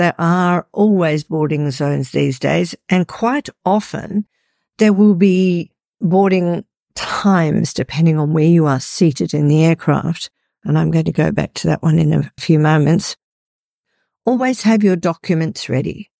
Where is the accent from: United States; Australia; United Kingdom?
Australia; Perth, Western Australia; I was travelling back from Sydney to Perth, which is my hometown here in Australia